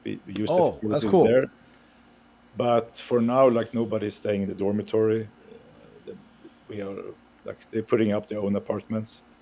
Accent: Sweden; No, I'm from Sweden.

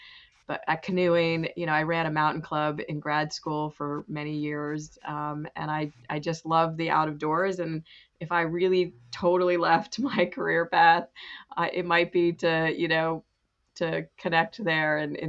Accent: New York, United States; I'm actually from upstate New York in the lower Adirondacks. That's where I grew up on the side of a mountain.

